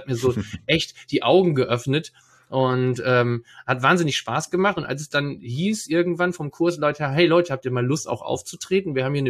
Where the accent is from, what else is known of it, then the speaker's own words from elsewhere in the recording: Leer, Lower Saxony, Germany; in meinem Umfeld hier um Oldenburg herum, in Leer, meiner Heimatstadt